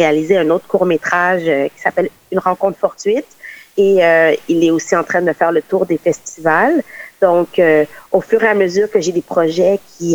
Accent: Canada; born there; je suis aussi issue de la diversité. Je suis née au Canada de parents haïtiens, donc je suis d'origine haïtienne.

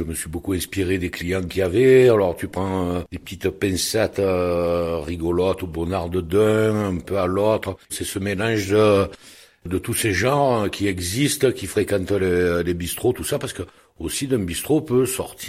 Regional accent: Provence-Alpes-Côte d'Azur, France; Moi, je suis provençal

